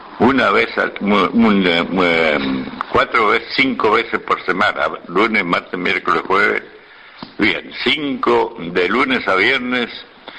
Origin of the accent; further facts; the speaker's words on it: Punta Arenas, Magallanes, Chile; Yo soy chileno y de los buenos.